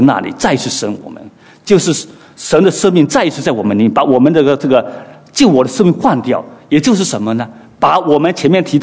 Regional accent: China; 你看我们从中国过来的

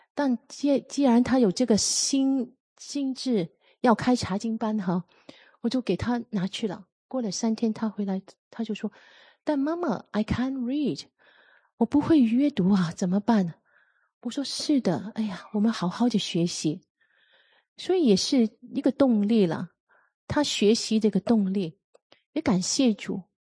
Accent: China; 我们中国人急于把孩子送到学校补习班，到底是赢在起跑线吗？

